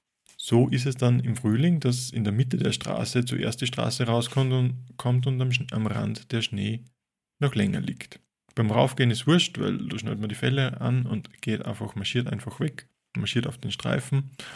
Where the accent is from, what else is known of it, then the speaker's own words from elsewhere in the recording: Upper Austria, Austria; ich bin aus Oberösterreich